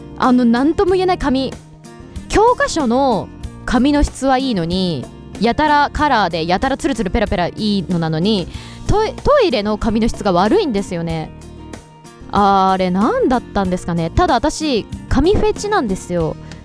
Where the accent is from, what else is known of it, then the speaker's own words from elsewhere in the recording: Shizuoka, Japan; now in Tokyo, Japan; 私静岡県出身で、あの今年こっちの方に、まあ、東京の方に来たんですけど